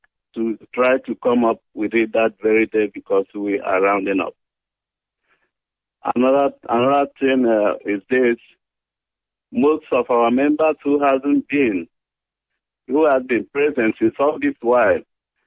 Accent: Obo, Nigeria; now in Munich, Germany; from Munich, Germany. I'm from Obo in Biafra land.

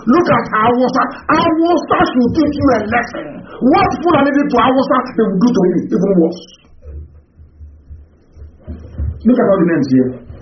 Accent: Nigeria; I'm a Nigerian.

